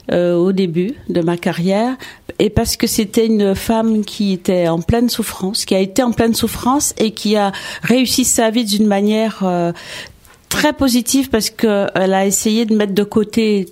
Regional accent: Guadeloupe; born there; Je suis née en Guadeloupe. Mm-hmm. Mais je suis équanaise depuis quelque temps déjà.

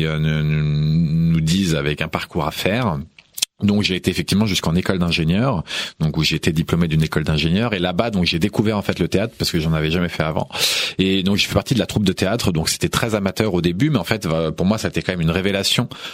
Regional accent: Meudon, Île-de-France, France; Alors moi, je suis né à Meudon. Donc dans le 92, j'ai toujours grandi en Île-de-France et j'ai toujours été en Île-de-France.

